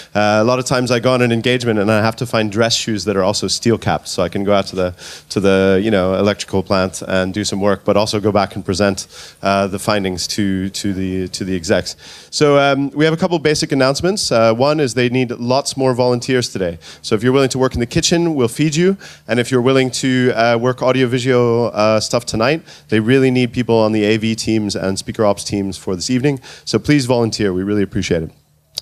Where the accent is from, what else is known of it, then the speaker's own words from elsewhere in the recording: United States; partly because of the hat, partly because I grew up in the States.